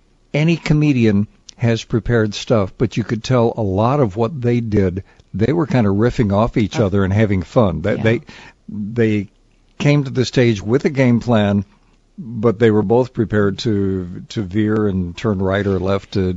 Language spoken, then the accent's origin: English; Chicago, Illinois, United States; And it was such a weird feeling, growing up on the South Side with a lot of these guys and then being on the stage and introducing them.